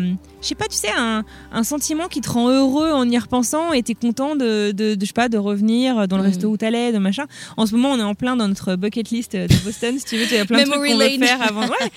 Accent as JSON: {"language": "French", "country": "France", "moved": "yes", "said": "ça fait 15 ans que je suis partie de France."}